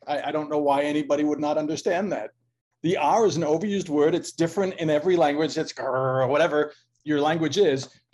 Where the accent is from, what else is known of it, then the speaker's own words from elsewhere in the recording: Massachusetts, United States; accent: Boston; now in Ramona, United States; I sense you're picking up my Boston accent.